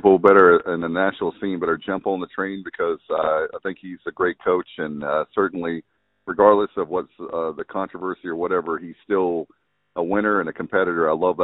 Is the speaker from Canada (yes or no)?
no; Williamson, United States; and I'm from Williamson.